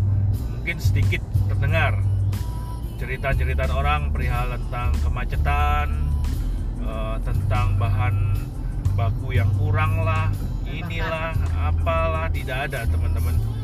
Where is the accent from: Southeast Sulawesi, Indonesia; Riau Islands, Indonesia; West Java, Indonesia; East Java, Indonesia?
East Java, Indonesia; Jember; Beberapa hari ini kita banyak menghabiskan waktu di kampung halaman di Kota Jember, di kota kelahiran saya